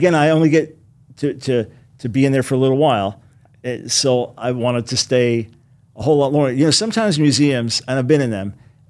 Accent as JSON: {"language": "English", "town": "New York City", "region": "New York", "country": "United States", "tie": "born or raised there", "said": "I remember as a kid going to the great museums, growing up in New York City, Long Island, growing into the great museums there"}